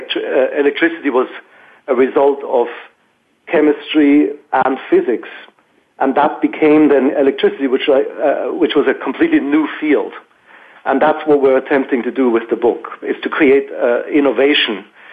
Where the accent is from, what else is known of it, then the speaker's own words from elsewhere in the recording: Switzerland; I was brought up secular in Switzerland, but I am Jewish. My mother is Jewish.